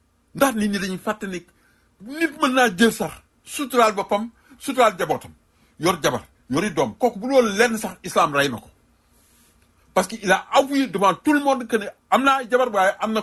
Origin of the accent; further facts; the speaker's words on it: Thiès, Senegal; je suis de Thiès